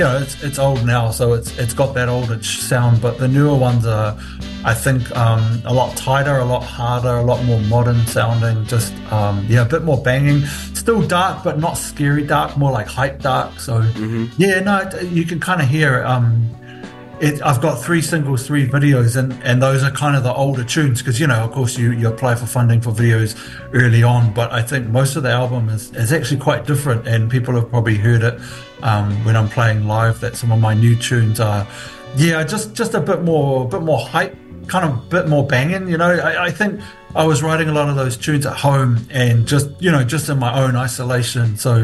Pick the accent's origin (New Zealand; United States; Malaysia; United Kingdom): New Zealand; Mangere Bridge, Auckland; who I grew up with in Mangere Bridge